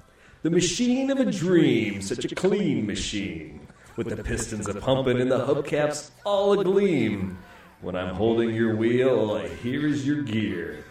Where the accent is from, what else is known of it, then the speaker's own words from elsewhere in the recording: Midwest, United States; And as a kid, as a Midwesterner, you know, we didn't know what homosexuality was or anything like